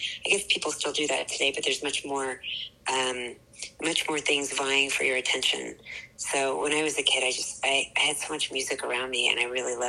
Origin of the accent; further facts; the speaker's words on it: Dallas, Texas, United States; So I was raised mainly in Dallas. I went to an all girls school from second grade to 12th grade.